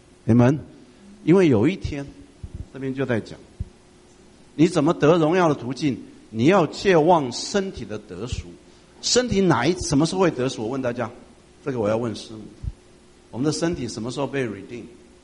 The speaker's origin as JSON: {"language": "Chinese", "country": "Taiwan", "said": "我从台湾来，台湾是升学主义啊"}